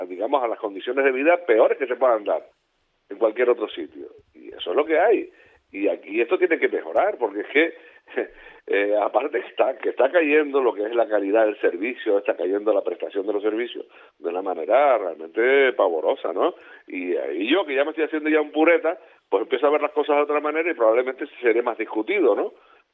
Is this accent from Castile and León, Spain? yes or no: no; Canary Islands, Spain; pero como canario y como persona que tiene la oportunidad de hablar aquí en esta casa